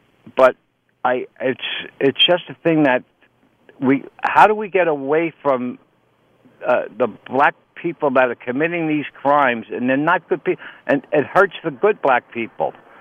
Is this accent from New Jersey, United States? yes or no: yes; Jersey City, New Jersey, United States; born there; moved away; Bob, I was born in Jersey City. We were forced to move out in 1965. We were forced to move out of Jersey, 66, before we went in.